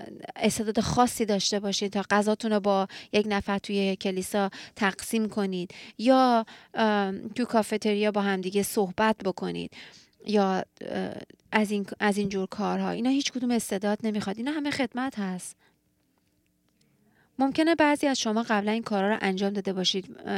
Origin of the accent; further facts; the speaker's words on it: Australia; از اونجایی که اگه نمیدونین، من تو استرالیا به دنیا اومدم، بزرگ شدم.